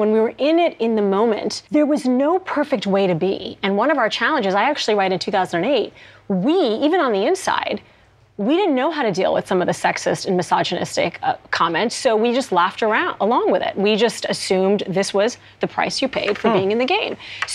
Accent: United States; So I've always walked with great pride as an American.

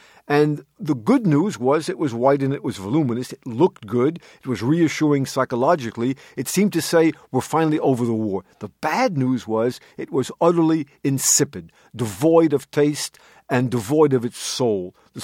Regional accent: United States; And it was very hard for me as an American.

